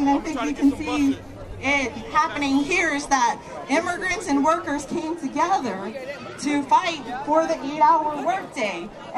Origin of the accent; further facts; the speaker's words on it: Hawaii, United States; I grew up in Hawaii, and on May Day, they called May Day is Lay Day in Hawaii.